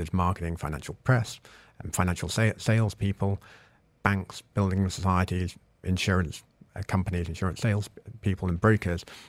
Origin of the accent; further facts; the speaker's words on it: United Kingdom; for me as a Brit